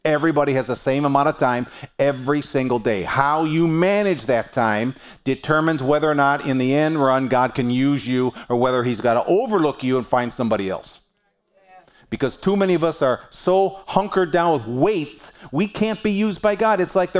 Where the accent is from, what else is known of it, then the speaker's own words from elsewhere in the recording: Cleveland, Ohio, United States; I was born and raised in Cleveland.